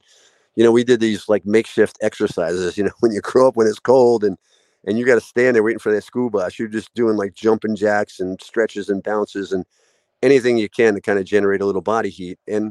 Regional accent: Merrick, New York, United States; Abe was a homeless veteran in my hometown of Merrick, New York. And when I was a kid growing up there, I lived on a street called Chinooka Avenue

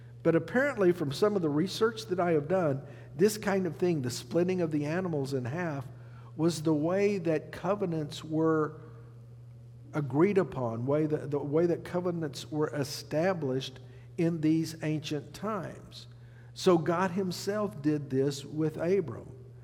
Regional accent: Texas, United States; You know, one of the things, I grew up in West Texas. We don't have any mountains.

